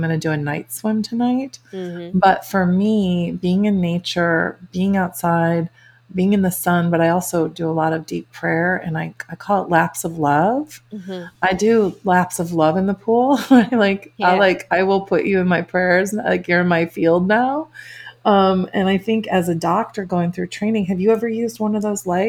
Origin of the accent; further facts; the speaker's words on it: Chicago, Illinois, United States; So I grew up in the Chicago area in the Midwest, and the weather's pretty similar to England.